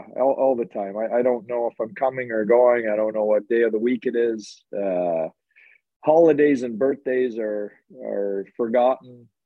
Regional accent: Dunnville, Ontario, Canada; So if you go to my hometown in Dunville, Ontario … other than

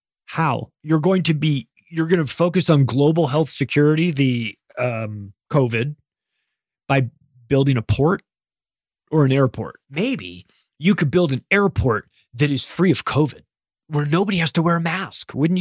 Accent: United States; It's tough for me to listen to these plans because I am an American. I come from the West.

